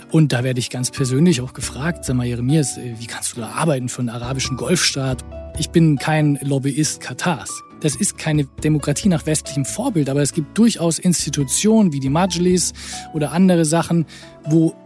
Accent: Southern Germany, Germany; born there; moved away as an adult; now in Berlin, Germany; Ich bin im Süden Deutschlands einmal geboren. Ist schon ein bisschen her, aber auch noch nicht so lange. Und bin dann zum Studium nach Berlin gekommen

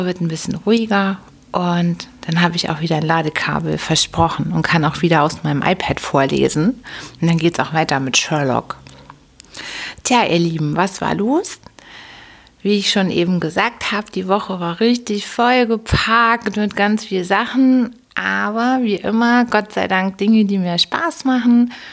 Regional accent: Hamburg, Germany; Und wir Hamburger mögen das aber auch, wobei Sommer und Sonne natürlich schöner ist, aber so als echtes Hamburger Dern kann einen das nicht schocken.

